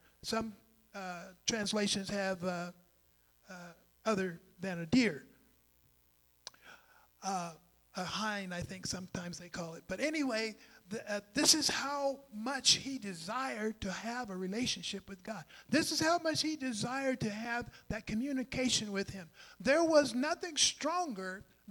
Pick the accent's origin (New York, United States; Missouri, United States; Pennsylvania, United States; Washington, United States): Washington, United States; Selah; also born or lived in Yakima; I'm a Washingtonian. I was born and raised in Yakima. And I was raised in Selo, Washington, which is 5 miles north of Yakima, up until I was about 12.